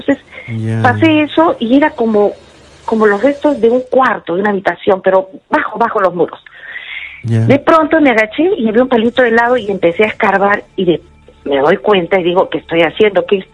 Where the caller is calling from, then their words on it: Surco, Lima, Peru; Hola, Anthony … de Surco.